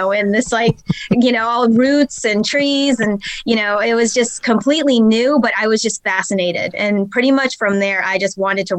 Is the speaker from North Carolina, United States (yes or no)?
yes; North Carolina, United States; also born or lived in California; I'm from North Carolina. Mm-hmm. I grew up for the most part in North Carolina. Before that, my father was Air Force, so we actually traveled around a lot. I was born in California.